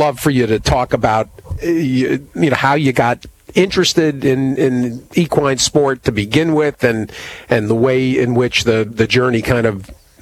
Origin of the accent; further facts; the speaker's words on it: Manchester, Connecticut, United States; Well, I'm from Manchester, so you don't have to explain where Simsbury is.